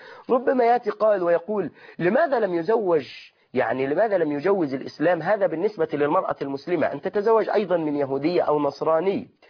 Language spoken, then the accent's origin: Arabic; Egypt; في واقعنا مثلا في بلدنا مصر